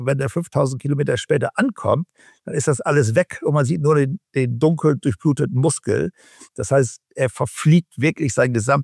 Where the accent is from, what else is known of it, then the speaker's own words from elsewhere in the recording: Cloppenburg, Lower Saxony, Germany; dann auch Vögel in den Mooren rund um Kloppenburg, meine Heimatstadt